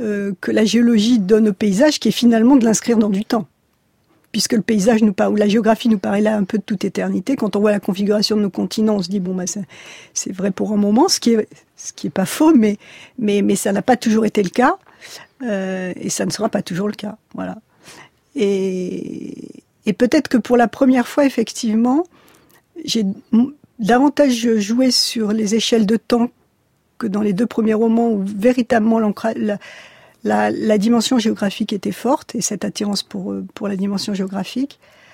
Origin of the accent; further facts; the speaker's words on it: La Rochelle, Nouvelle-Aquitaine, France; moi, j'ai grandi à La Rochelle, ville balnéaire, dont j'ai profité.